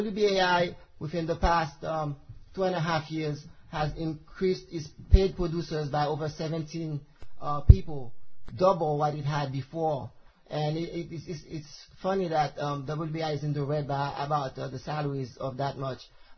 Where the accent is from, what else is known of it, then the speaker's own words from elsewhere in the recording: Haiti; English is a second language; I'm from Haiti, if you guys do not know it. And in Haiti, I'm 41 years old.